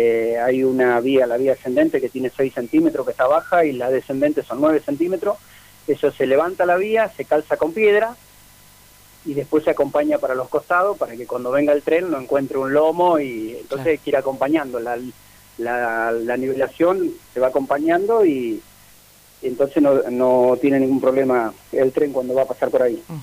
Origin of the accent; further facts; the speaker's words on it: Caseros, Buenos Aires Province, Argentina; Nosotros somos de acá, de Caseros.